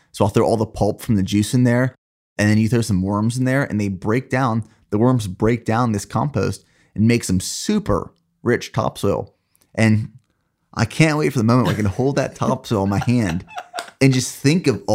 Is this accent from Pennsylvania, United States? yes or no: yes; Pennsylvania, United States; Growing up in Pennsylvania, we had some amazing topsoil. That's why we have so many like really good farms up there.